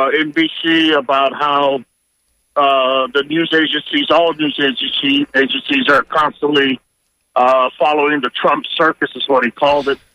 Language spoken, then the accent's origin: English; California, United States; I'm from California. My mother's from Tijuana, but she's a Yaqui Indian